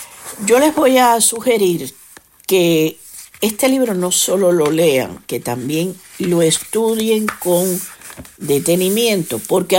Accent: Cuba; Es un libro desde luego prohibido en mi país, en Cuba

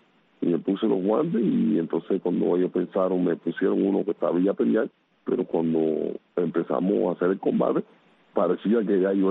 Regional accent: Camagüey, Cuba; Bueno, nací en Cuba, nací en Camagüey, oriundo de Camagüey.

